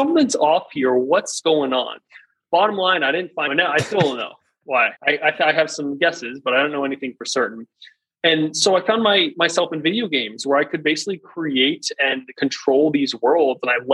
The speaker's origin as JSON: {"language": "English", "region": "Virginia", "country": "United States", "tie": "born or raised there", "said": "Yeah, I grew up in Northern Virginia. Grew up on a farm. My nearest friend was like a mile away from me."}